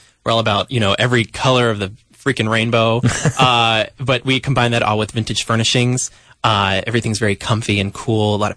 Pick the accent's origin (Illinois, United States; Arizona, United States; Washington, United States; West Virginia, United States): West Virginia, United States; Well, I'm from West Virginia, so I'm with you.